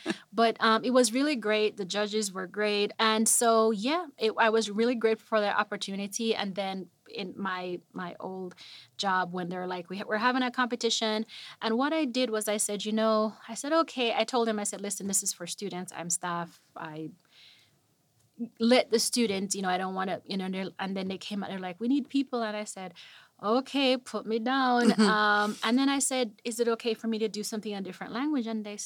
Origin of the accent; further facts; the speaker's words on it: Jamaica; I've been singing for, I would say, a lot of my life growing up in Jamaica.